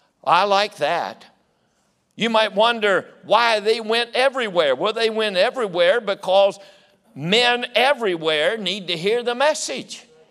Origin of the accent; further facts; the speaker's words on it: West Virginia, United States; You see, I was from West Virginia. We didn't get out much.